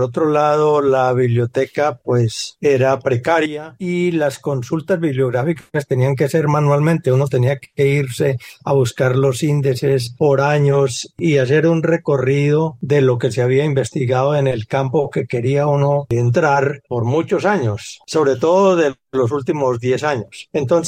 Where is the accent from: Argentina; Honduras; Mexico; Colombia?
Colombia; Caldas; A pesar de ser caldense, ya me siento vallecaucano.